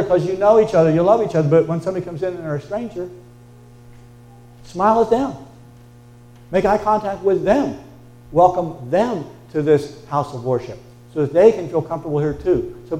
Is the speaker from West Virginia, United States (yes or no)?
yes; West Virginia, United States; Because we had the chance to choose Alderson Broaddus College in my home state of West Virginia.